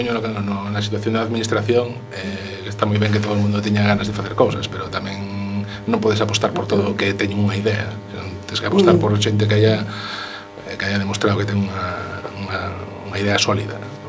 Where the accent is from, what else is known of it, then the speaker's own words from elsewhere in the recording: Galicia, Spain; Como buen galego, ¿no?